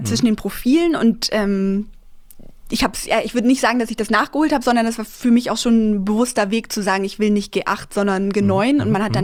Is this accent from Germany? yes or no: yes; Hockensbüll, Schleswig-Holstein, Germany; Ich bin in Hockensbüll aufgewachsen, also in der Nähe von Husum.